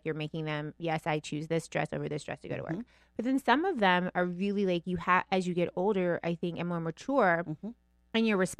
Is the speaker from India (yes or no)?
no; Tennessee, United States; But, you know, I grew up in Tennessee